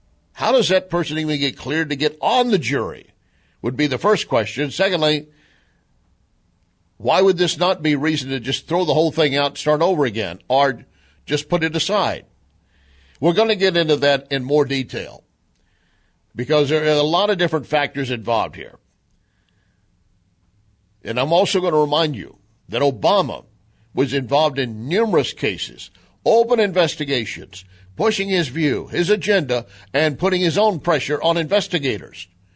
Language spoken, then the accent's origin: English; Louisiana, United States; And I don't like it because I'm from Louisiana and I don't like what Bernie's doing.